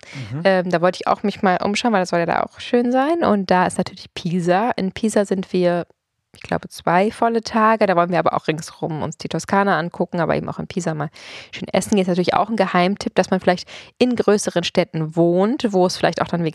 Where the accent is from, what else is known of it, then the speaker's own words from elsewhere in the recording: Potsdam, Brandenburg, Germany; Genau, ich bin ja hier auch in Potsdam aufgewachsen